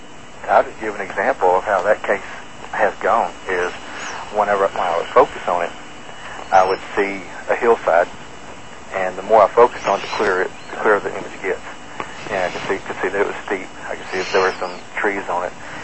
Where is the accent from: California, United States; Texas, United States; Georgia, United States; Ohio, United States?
Texas, United States; I mean, I grew up in Texas. I lived in the South just about my whole life.